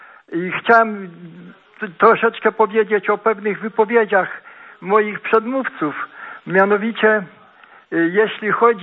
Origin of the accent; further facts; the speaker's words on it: Sierpc, Masovian Voivodeship, Poland; jestem może pewnym sąsiadem księdza profesora, jestem z Sierpca.